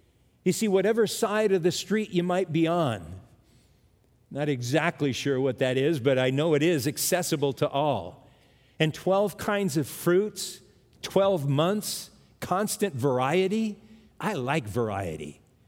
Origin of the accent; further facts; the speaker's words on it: California, United States; But when I grew up in California, I was just a little guy.